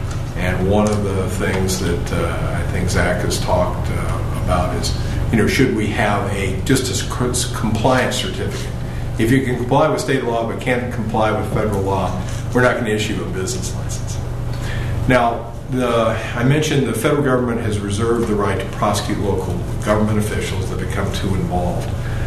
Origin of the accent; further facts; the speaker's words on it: Missouri, United States; I mean, I grew up in Missouri where, I mean, you know, the railroad tracks, just because of the hemp plants.